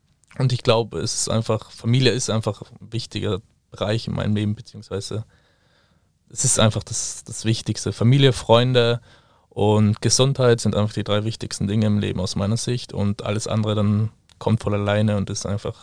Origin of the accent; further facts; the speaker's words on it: Trentino-Alto Adige, Italy; ich komme ursprünglich aus Südtirol, bin ziemlich ein Familienmensch